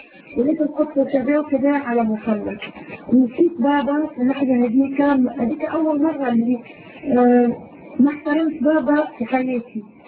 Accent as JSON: {"language": "Arabic", "country": "Tunisia", "said": "أنا من تونس، صرت مسيحية حوالي 4 سنوات."}